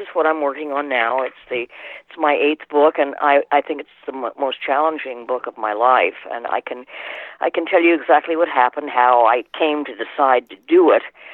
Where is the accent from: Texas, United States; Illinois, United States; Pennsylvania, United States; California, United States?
California, United States; San Francisco; born there; Well, as you said, I was born in San Francisco.